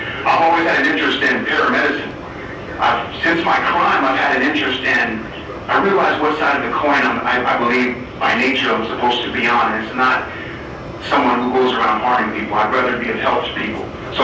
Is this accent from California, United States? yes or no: yes; California, United States; we're from California